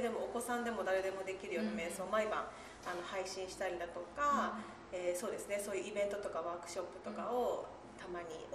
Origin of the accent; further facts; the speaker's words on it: Kanagawa, Japan; 地元湘南、